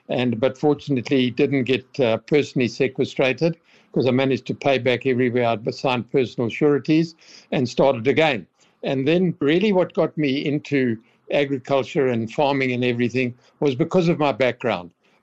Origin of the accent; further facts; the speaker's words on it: Zimbabwe; moved away as an adult; also born or lived in Zambia; now in South Africa; I'm originally from, I was born in Zambia and grew up in Zimbabwe, then Rhodesia, went to school there. And as you rightly say, went to University of Cape Town in 1962. But came to the Eastern Cape, where I got a job with the spa wholesaler here in 1969